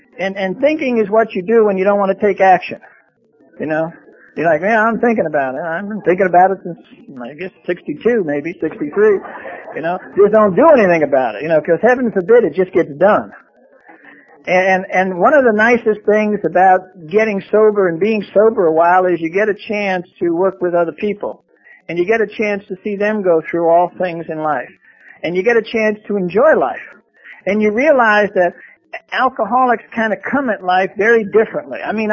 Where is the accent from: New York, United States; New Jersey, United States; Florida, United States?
New York, United States; Brooklyn; you know, it was the same way I grew up in Brooklyn. And when I was living there, crime was organized.